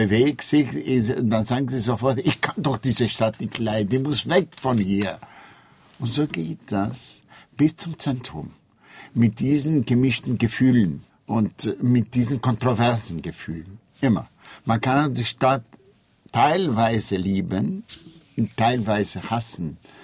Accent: Istanbul, Turkey; Also meine Heimatstadt ist Istanbul. Wenn man mich fragt, woher kommen Sie? Ich sage immer, ich bin Istanbuler. Aber Türkei ist nicht meine Heimat. Denn ich bin zu einer Zeit geboren und aufgewachsen in Istanbul

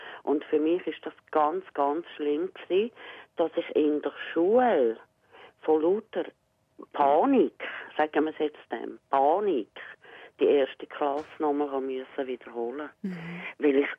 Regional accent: Altstetten, Zurich, Switzerland; Und zwar bin ich in Altstetten aufgewachsen. Und dann hat es ein Ghetto gegeben.

